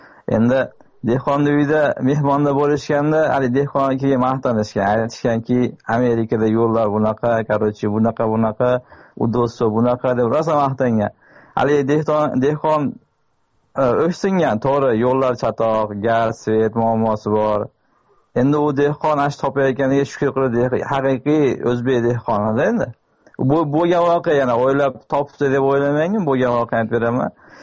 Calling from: Orenburg, Orenburg Oblast, Russia; Orenburg shahridan.

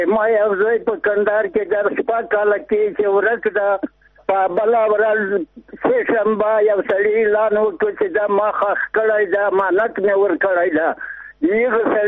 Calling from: Zabul, Afghanistan; د زابل ولایت څخه یو پیغام لرم

